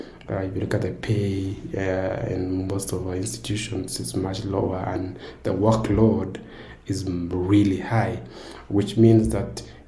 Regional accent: Kenya; when I came back to from South Africa back to Kenya to be involved in teaching and research

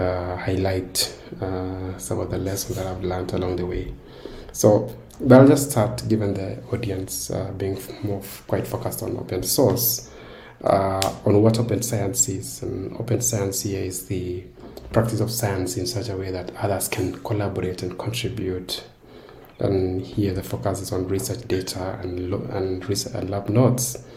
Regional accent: Kenya; when I came back to from South Africa back to Kenya to be involved in teaching and research

